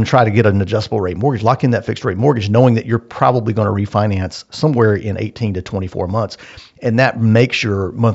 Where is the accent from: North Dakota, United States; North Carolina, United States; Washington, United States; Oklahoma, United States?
North Carolina, United States; Asheville; I grew up in Asheville, North Carolina.